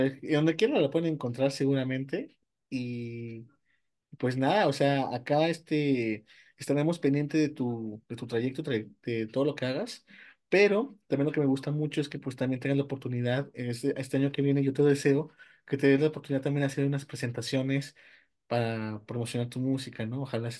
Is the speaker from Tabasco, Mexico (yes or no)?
no; León, Guanajuato, Mexico; cuando estuvieras acá en León, Guanajuato, somos del Bajío